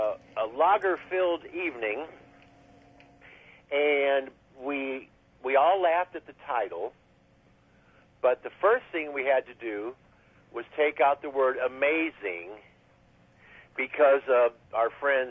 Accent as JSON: {"language": "English", "town": "St. Louis", "region": "Missouri", "country": "United States", "tie": "born or raised there", "lives_now": "Nashville, United States", "said": "That's where I grew up, and that's where I first heard … when I was in 6th grade. And that's where I learned how to play the guitar. And though I moved to the Ozarks, and now I live in Nashville, Tennessee"}